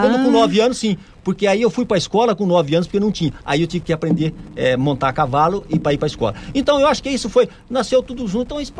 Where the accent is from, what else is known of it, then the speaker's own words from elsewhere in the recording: Santa Fé do Sul, São Paulo, Brazil; Eu sou de Floreal, perto de Rio Preto, mas eu vivi desde o meu 50 dias em Santa Fé do Sul, que é divisa de Minas e Mato Grosso, né?